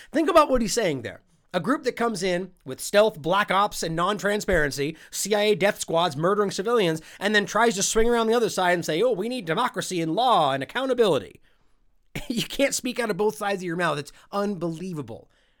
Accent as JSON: {"language": "English", "country": "United States", "said": "I responded, hey, John, I am an American."}